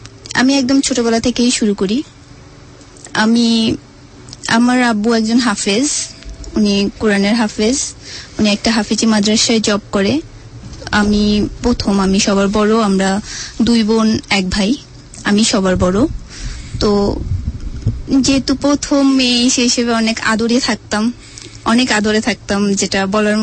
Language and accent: Bangla; Dhaka, Dhaka Division, Bangladesh; আমি মোহাম্মদপুর থেকে আসছি